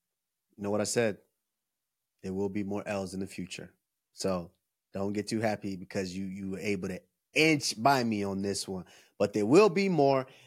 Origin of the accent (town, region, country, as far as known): Nigeria